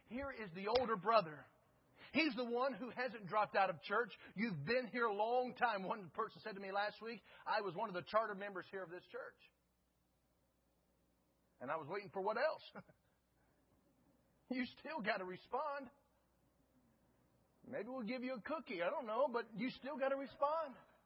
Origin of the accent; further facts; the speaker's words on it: North Carolina, United States; I grew up in North Carolina. I'm used to preaching to slower people.